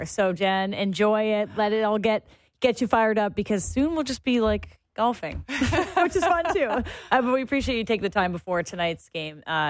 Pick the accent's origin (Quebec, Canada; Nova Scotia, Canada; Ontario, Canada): Ontario, Canada; Toronto; I'm obviously born and raised in Toronto.